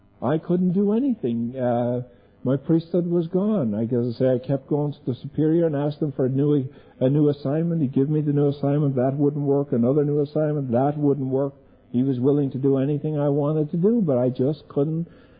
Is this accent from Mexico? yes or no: no; Dublin, Leinster, Ireland; But I grew up in Dublin, Ireland, you know